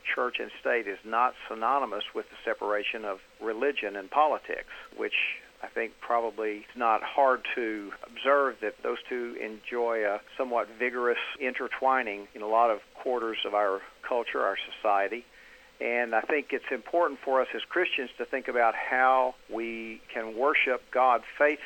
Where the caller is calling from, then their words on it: Arkadelphia, Arkansas, United States; I'm sitting in my office on the campus of Ouachita Baptist University in Arkadelphia, Arkansas.